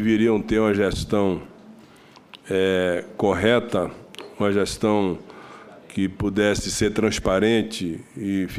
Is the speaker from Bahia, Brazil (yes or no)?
yes; Bahia, Brazil; E eu sou baiano, pela primeira vez venho a Brasília como senador